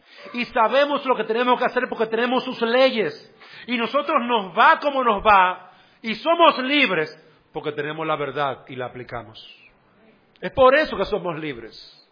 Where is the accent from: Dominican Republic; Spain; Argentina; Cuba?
Dominican Republic; Yo soy un dominicano extraño. Yo no hago lo que hacen los dominicanos. Yo hago lo que dice Jesús en su palabra. Pero sigo siendo dominicano.